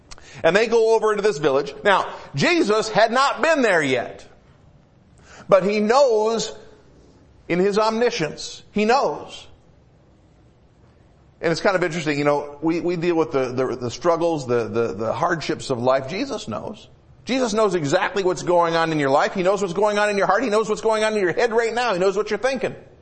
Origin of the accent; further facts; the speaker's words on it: Midwest, United States; I grew up in the Midwest.